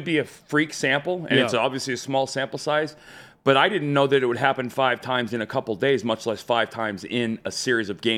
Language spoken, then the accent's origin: English; Arizona, United States; I grew up in Arizona. Nobody's born and raised in Phoenix.